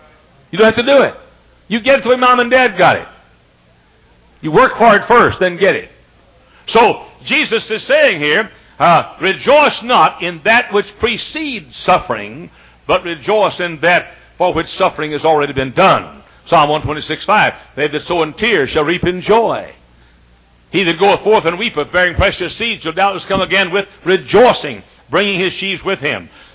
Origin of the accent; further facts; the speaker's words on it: Dallas, Texas, United States; the part of the country where I was reared in Texas. In Dallas, Texas, my hometown